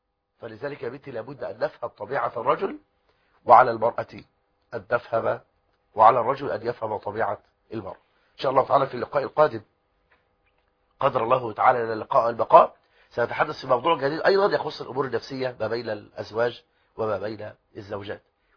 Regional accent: Egypt; بلدنا مصر والتي نحبها ملء السمع والبصر

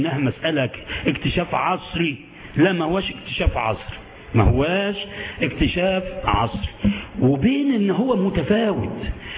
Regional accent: Sohag Governorate, Egypt; بدليل حتى ثبتت عندنا في سوهاج في مرة

